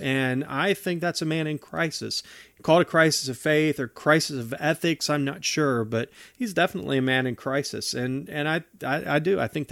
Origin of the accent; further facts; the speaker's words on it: West Virginia, United States; So I'm originally from West Virginia, and we would occasionally get, pretty heavy blizzards.